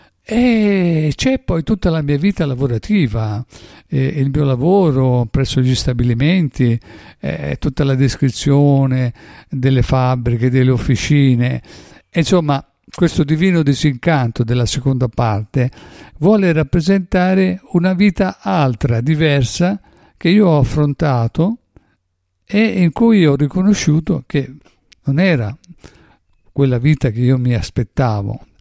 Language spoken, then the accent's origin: Italian; Sicily, Italy; now in Florence, Italy; mi sono trasferito dalla Sicilia a Firenze per vari motivi familiari